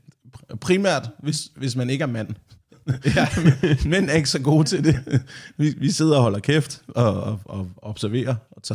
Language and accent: Danish; Region of Southern Denmark, Denmark; på Fyn, hvor jeg voksede op.